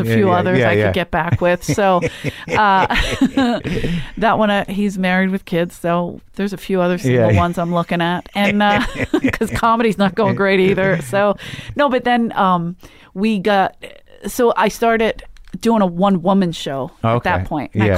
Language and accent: English; Philadelphia, Pennsylvania, United States; And as soon as I say I'm from Philly, they start, boo, fuck Philly, fuck the Eagles.